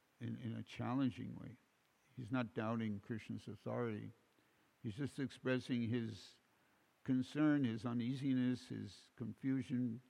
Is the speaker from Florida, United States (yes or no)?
no; New York City, New York, United States; I had a personal experience, and I'm from New York City.